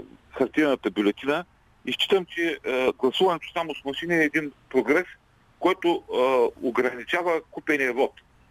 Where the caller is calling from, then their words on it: Ruse, Ruse Province, Bulgaria; съм от Русе.